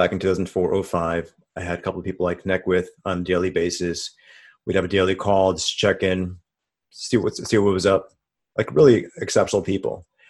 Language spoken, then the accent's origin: English; Queens, New York, United States; growing up, particularly growing up in Queens, New York, and being Asian American, Indian, and so forth